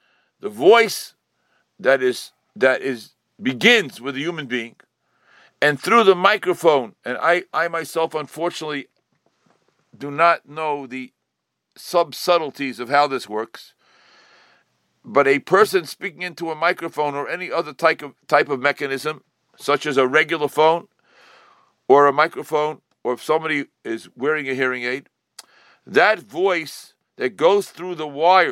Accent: Brooklyn, New York, United States; When I was growing up in Crown Heights, there were people who paskined that on Yom Tov you can turn on electric lights.

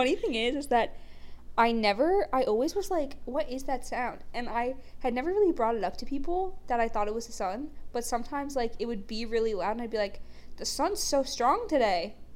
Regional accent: Massachusetts, United States; Okay, so I had never heard of a cicada until I came to North Carolina because I'm from Massachusetts.

